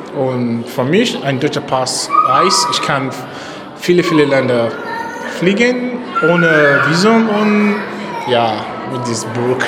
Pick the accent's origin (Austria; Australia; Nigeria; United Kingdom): Nigeria; German is a second language; now in Rostock, Germany; Ich komme aus Nigeria, bin ja studiert in Rostock. Ich habe Computational Engineering studiert.